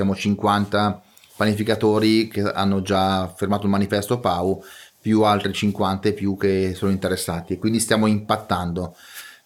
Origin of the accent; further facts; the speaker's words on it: Lombardy, Italy; io sono brianzolo, quindi conosco molto bene le dinamiche del nord Milano, meno quelle del sud.